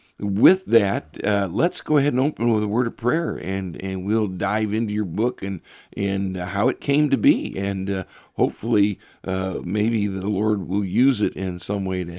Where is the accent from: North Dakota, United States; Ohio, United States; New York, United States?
Ohio, United States; Richfield; we're both from Richfield, Ohio, and I actually grew up kind of around the corner from where Tom lived